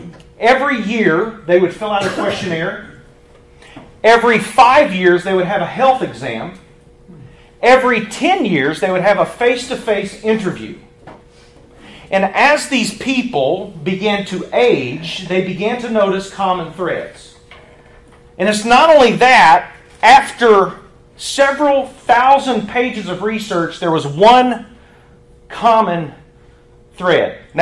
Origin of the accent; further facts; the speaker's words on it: Tennessee, United States; now in Dallas, United States; I am not from Dallas, Texas. I'm actually from Tennessee, Middle Tennessee. I'm a missionary to Dallas.